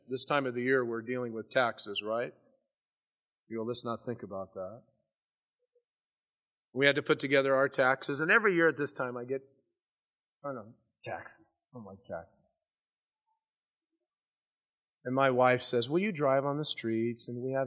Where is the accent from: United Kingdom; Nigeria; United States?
United States; born there; Now, I'm born in the United States. I'm an American citizen. I have an American passport